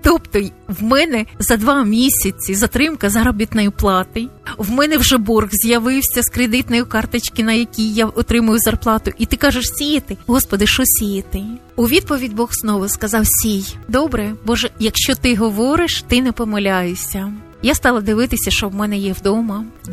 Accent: Kyiv, Ukraine; хоча я киянка

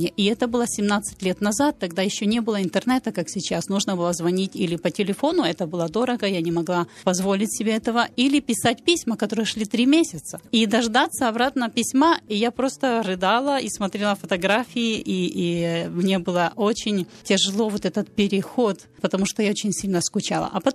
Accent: Ukraine; moved away; also born or lived in Argentina; я приехала сначала из Украины в Аргентину. И вначале я учила язык, у меня не было друзей, потому что я не разговаривала на испанском языке.

